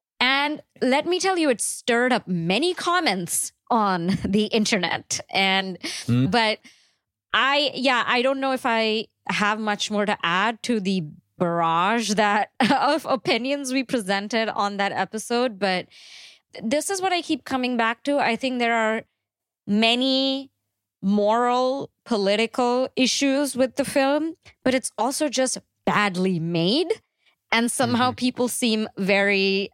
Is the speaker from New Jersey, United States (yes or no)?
yes; New Jersey, United States; I'm from New Jersey.